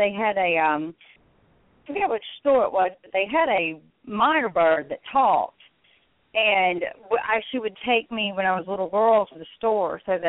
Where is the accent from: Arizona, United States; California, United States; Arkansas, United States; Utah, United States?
Arkansas, United States; And I grew up in Arkansas, and we knew a lot of people who, like, I had friends and family who had horses at Oaklawn and ran in Arkansas Derby and that sort of thing.